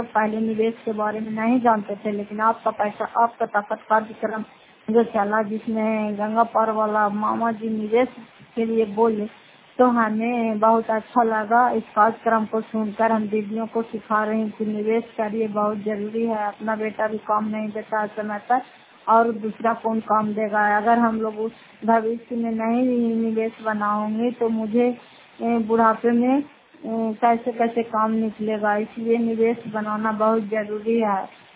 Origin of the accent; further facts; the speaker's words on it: Fatehpur, Bihar, India; घर फतेहपुर, पंचायत मकरौता, जिला नालंदा, कराकसरा ब्लॉक की निवासी हूँ।